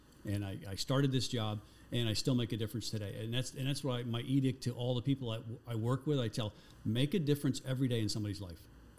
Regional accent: Florida, United States; I'm born and raised in Broward County too. I'm a local product.

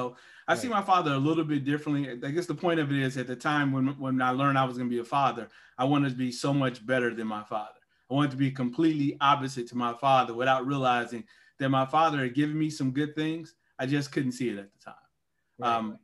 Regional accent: Gary, Indiana, United States; So I'm a guy from Gary, Indiana, originally.

